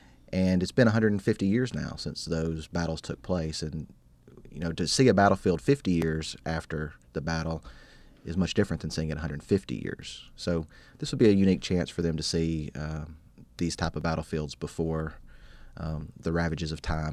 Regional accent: Tennessee, United States; Well, I grew up around Middle Tennessee

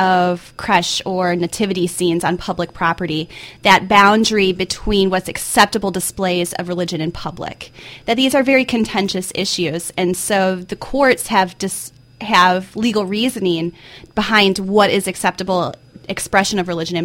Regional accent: Michigan, United States; also born or lived in Colorado / California; Well, my background is I grew up in Michigan, and I have my master's degree from the University of Colorado, and then I got my PhD at the University of California, Santa Barbara, so I've been slowly moving southwest, and now I'm in the south

